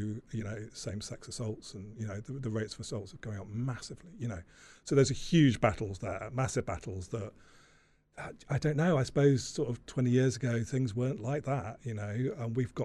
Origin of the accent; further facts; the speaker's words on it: Weymouth, South West England, United Kingdom; I grew up in Weymouth, you know, it's a small seaside town in Dorset. You know, it's not like being in the middle of London.